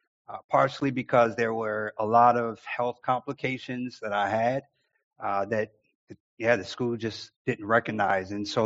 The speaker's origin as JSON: {"language": "English", "town": "Chicago", "region": "Illinois", "country": "United States", "tie": "born or raised there", "said": "So I was born and raised in Chicago, and that's where I'm from, the Midwest."}